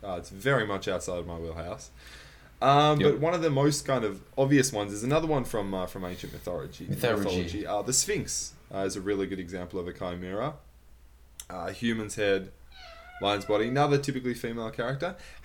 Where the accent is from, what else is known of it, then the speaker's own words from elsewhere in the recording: Australia; And I'm from Australia, so I have no way of, you know, identifying